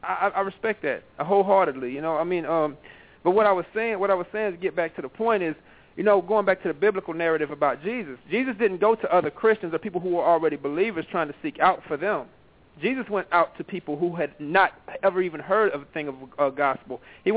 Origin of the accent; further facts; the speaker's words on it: Georgia, United States; before I became Muslim, I was under Southern Baptist. You know, I grew up in Georgia, right?